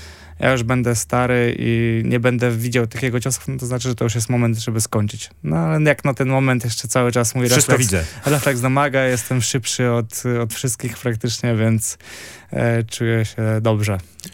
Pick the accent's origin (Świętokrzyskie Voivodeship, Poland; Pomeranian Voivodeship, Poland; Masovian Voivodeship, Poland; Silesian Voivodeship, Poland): Pomeranian Voivodeship, Poland; Gdańsk; Gdynia nie jest moim rodzinnym miastem, ja jestem z Gdańska